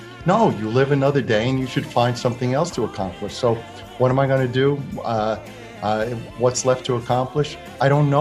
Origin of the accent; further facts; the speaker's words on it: New York, United States; So I'm a New Yorker. That's really very much an important part and an immovable part and irreplaceable part of who I am.